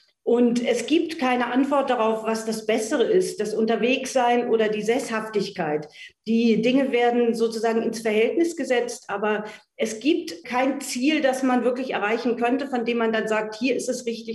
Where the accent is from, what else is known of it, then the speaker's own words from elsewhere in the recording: Hameln, Lower Saxony, Germany; Aber ich komme immer gerne auf meine Heimatstadt Hameln zurück